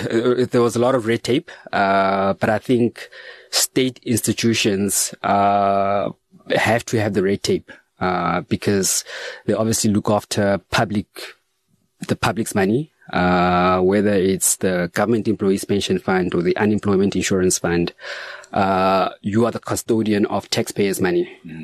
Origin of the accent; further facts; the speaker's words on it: Kimberley, Northern Cape, South Africa; So Kimberley, because it used to be a mining town. We had people from different cultures. So it was common to have Xhosas and Zulus and Sotos all living in one community. But the main languages were Setswana, which is what I speak.